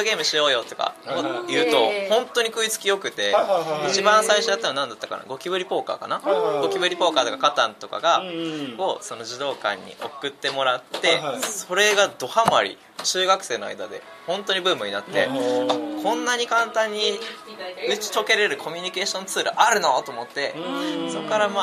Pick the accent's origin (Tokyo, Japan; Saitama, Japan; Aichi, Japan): Aichi, Japan; 地元愛知です。